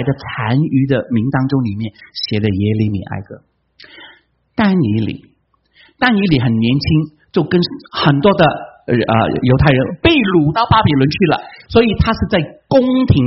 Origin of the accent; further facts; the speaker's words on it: China; 就好像我们中国人已经不是炎王子孙了